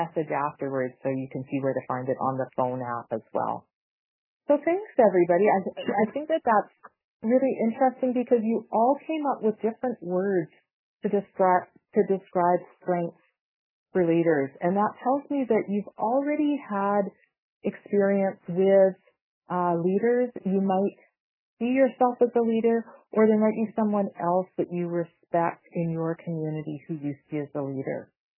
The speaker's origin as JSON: {"language": "English", "town": "Whitehorse", "region": "Yukon", "country": "Canada", "said": "I'm from the Yukon from Whitehorse."}